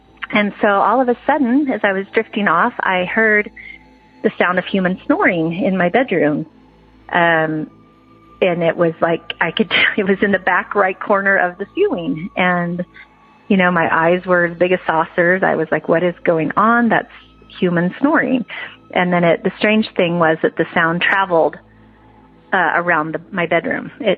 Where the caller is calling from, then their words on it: Idaho, United States; I'm calling from Idaho.